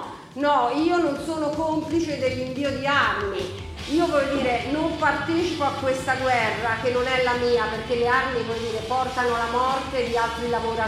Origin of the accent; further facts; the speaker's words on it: Pisa, Tuscany, Italy; Ma io vengo appunto da Pisa.